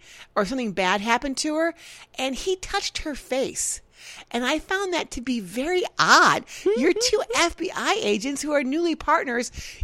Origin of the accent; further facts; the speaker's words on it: Missouri, United States; Yes, I am from Missouri. Is that the Show Me State?